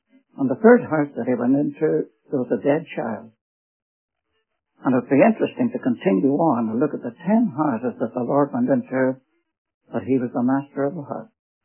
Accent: Ireland; born there; I was born in Ireland.

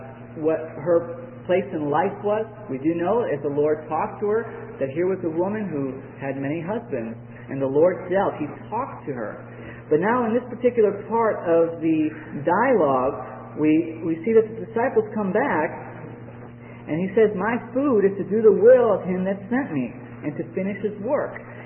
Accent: Chicago, Illinois, United States; I grew up, I was born in Chicago, youngest of six.

